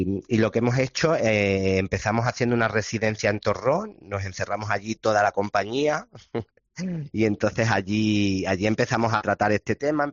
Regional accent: Granada, Andalusia, Spain; para mí un gran placer aún mayor venir a mi tierra con este espectáculo para compartirlo pues con toda mi gente.

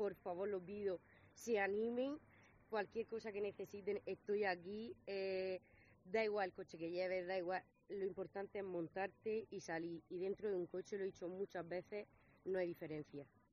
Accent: Lorca, Region of Murcia, Spain; yo ahora mismo soy la única de Lorca

